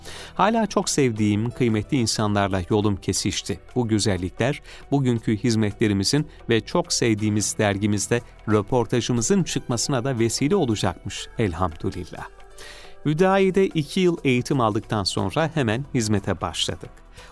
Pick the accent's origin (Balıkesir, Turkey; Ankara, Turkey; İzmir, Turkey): İzmir, Turkey; İzmirli bir ailenin çocuğu olarak dünyaya geldim. İzmir'in ortamı malum, bizler de başarılı çocuklarız.